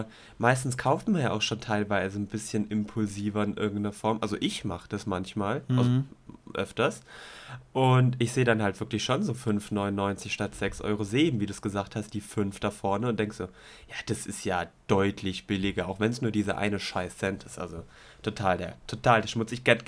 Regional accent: Baden-Württemberg, Germany; Ich als Schwabe stehe so oder so auf Sonderaktionen und Rabatte

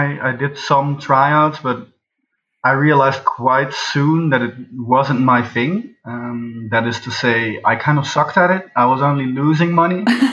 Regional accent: Netherlands; I am from the Netherlands. And, well, I mean, as a Dutch guy, let's generalize

